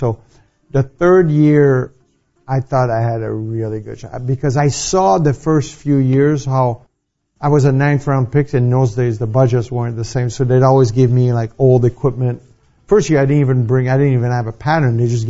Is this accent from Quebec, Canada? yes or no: yes; Montreal, Quebec, Canada; growing up in Montreal, we knew the Canadians.